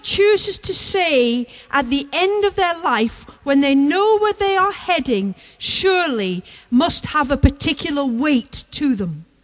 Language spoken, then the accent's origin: English; United Kingdom; I wonder whether that is part of the issue for us as British people when it comes to the whole debate about immigration.